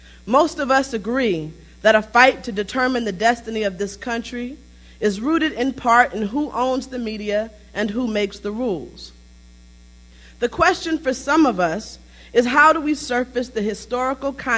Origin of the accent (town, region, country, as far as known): New York, United States; born there